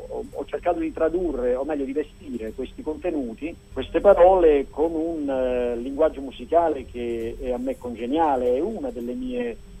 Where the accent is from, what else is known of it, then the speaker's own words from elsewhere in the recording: Campania, Italy; moved away as an adult; also born or lived in Avellino / Naples / Tuscany; Sono campano di origine